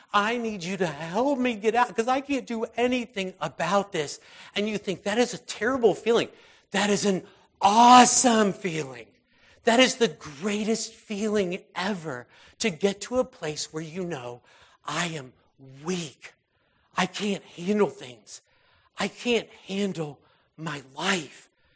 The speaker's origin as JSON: {"language": "English", "country": "United States", "said": "I'm a lot more comfortable saying, I am thankful to God that I'm an American. I'm a little bit less comfortable saying I'm proud to be an American"}